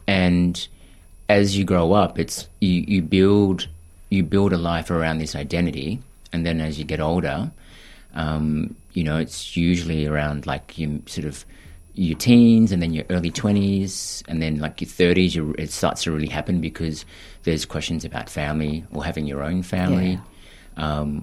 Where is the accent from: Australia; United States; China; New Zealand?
Australia; also born or lived in Philippines; But growing up in Australia, no one looked like me. And I would always explain to friends, you know, I was adopted and I came from the Philippines and my mum brought me here.